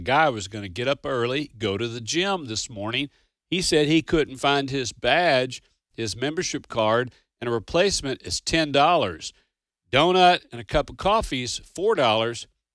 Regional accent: Kentucky-Indiana border, United States; moved away; Hey, Greg, I grew up on the Kentucky-Indiana border, and no kidding, we went to school if there were 3 or 4 inches on the ground.

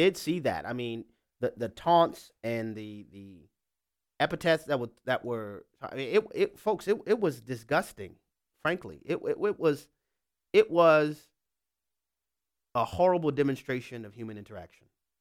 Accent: Louisiana, United States; We'll begin in my home state of Louisiana, where Sonia is on the line.

